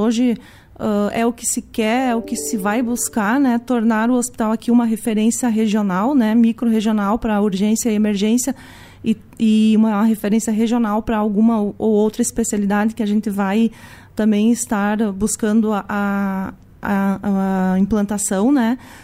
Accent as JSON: {"language": "Portuguese", "town": "Tenente Portela", "region": "Rio Grande do Sul", "country": "Brazil", "said": "Eu venho do município de Tenente Portela, né?"}